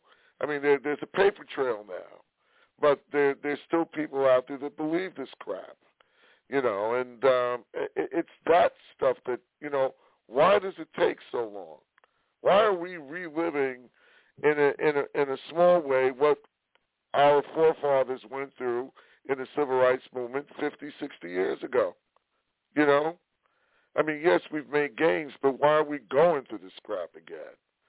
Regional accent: Brooklyn, New York, United States; in the neighborhood I grew up in Bed-Stuy

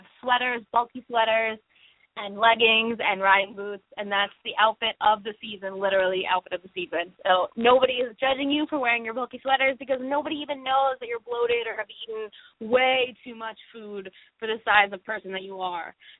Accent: New England, United States; but I'm from the New England states, and up here, fall is pretty beautiful with the mountains in the background

